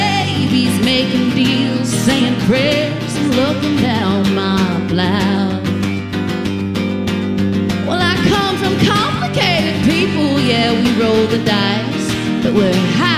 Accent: Millington, Tennessee, United States; this next song we're going to play is about growing up in the country parts north of Memphis. I'm from Millington near Shelby Forest, if you're familiar.

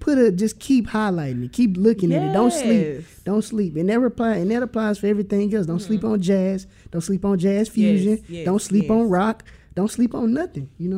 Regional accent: Memphis, Tennessee, United States; Yeah, I'm from Raleigh. Exit 8.

